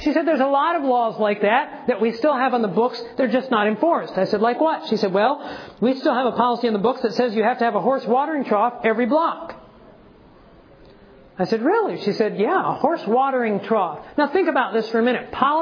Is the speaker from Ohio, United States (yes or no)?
yes; Ohio, United States; When I was in Ohio, I grew up in Ohio.